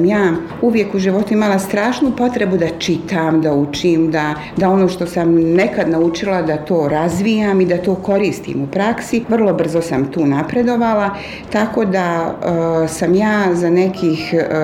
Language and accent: Bosnian; Zenica, Federation of Bosnia and Herzegovina, Bosnia & Herzegovina; also born or lived in Tuzla / Batajnica; Ja sam rođena u Tuzli, ali sam u Tuzli bila vrlo kratko vrijeme. Poslije toga sam prvi razred završila u Srbiji, u Batajnici, kraj Beograda. A poslije toga sam došla u Zenicu, tu sam završila i osnovnu i srednju školu, kasnije fakultet, tako da eto, Zeničanka sam.